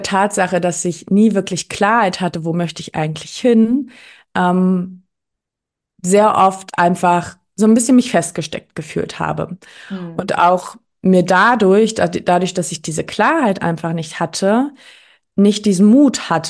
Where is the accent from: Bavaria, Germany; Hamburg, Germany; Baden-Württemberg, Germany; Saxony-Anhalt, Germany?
Hamburg, Germany; ich komme aus Hamburg.